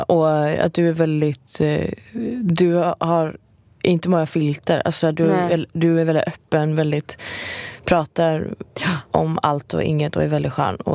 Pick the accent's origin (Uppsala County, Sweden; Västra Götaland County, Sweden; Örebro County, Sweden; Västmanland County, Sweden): Västra Götaland County, Sweden; Gothenburg; Jag är från Göteborg